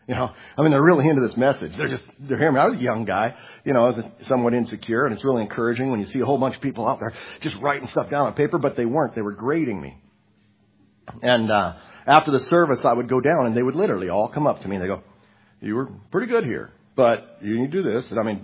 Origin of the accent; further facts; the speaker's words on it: Juneau, Alaska, United States; now in Marsing, United States; Because I came from Alaska where we had I was in a church fellowship about the size of this one. And I mean, we were the mega church in town.